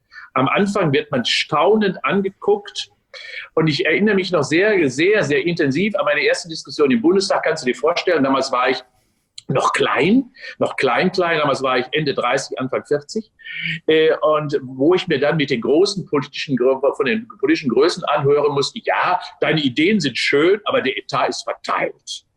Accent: Unna, North Rhine-Westphalia, Germany; Ja, 18. März 57 geboren in Unna, bin also Westfale. Bin dort aufgewachsen

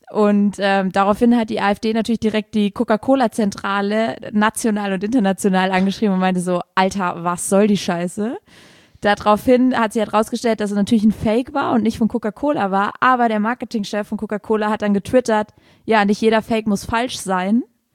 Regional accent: Saarland, Germany; Das Knolle, heißt bei uns im Saarland Stubbi.

